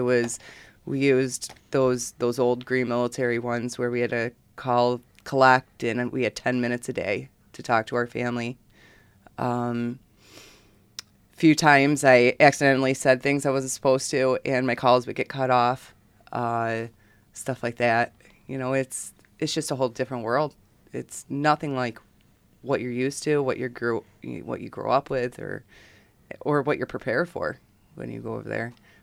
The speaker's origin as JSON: {"language": "English", "town": "Greece", "region": "New York", "country": "United States", "tie": "born or raised there"}